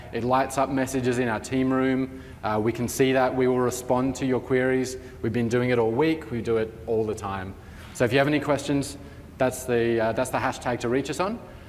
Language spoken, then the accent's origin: English; Australia; also born or lived in Canada; I do all sorts of Australian stuff because I am an Australian.